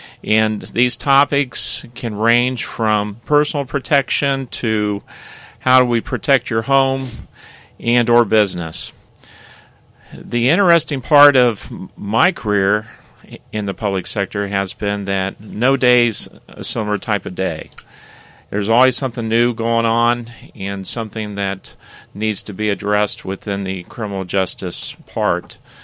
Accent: Worthington, United States; being in the Worthington area, growing up in Worthington, having a family and grandkids

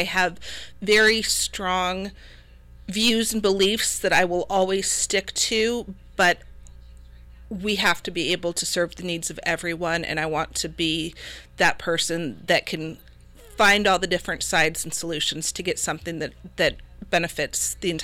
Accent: Tucson, Arizona, United States; So as you said, I was born in Tucson, Arizona. Raised my whole life there.

